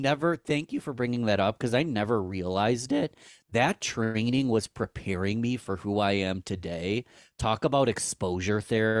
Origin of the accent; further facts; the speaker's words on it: Rochester, New York, United States; I'm from Rochester, New York, in the United States.